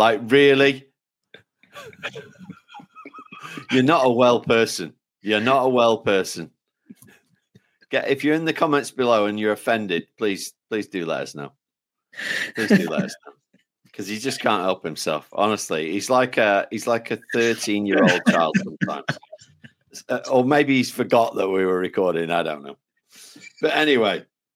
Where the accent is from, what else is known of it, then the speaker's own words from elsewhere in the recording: Blackpool, North West England, United Kingdom; You know, I'm from Blackpool.